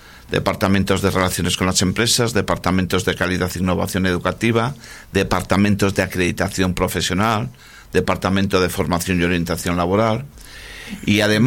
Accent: Santander, Cantabria, Spain; Pues mi infancia transcurrió en Santander.

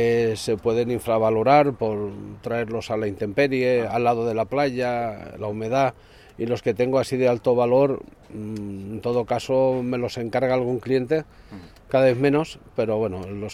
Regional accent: Valencia, Valencian Community, Spain; now in Cantabria, Spain; Yo vengo de Valencia, lo que tengo más es Mediterráneo y de aquella zona.

